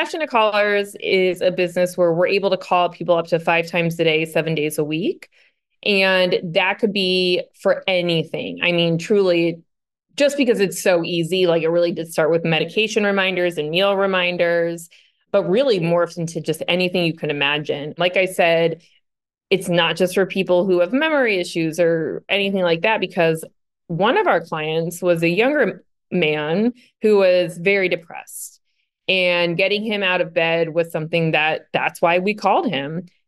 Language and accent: English; Phoenix, Arizona, United States; So I grew up here in Phoenix, and my parents actually owned the first four franchises of Homestead Senior Care.